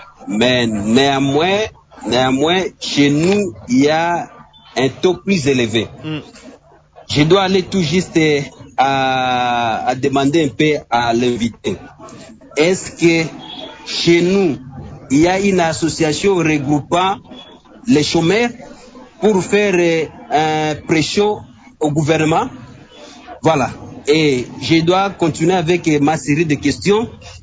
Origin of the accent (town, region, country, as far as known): DR Congo